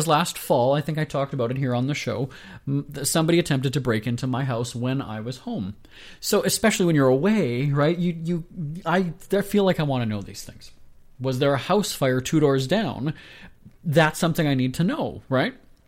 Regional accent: Winnipeg, Manitoba, Canada; my hometown of Winnipeg, Manitoba.

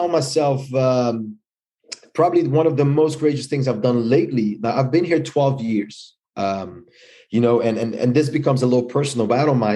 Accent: Rotterdam, South Holland, Netherlands; I've born and raised in Rotterdam, the Netherlands.

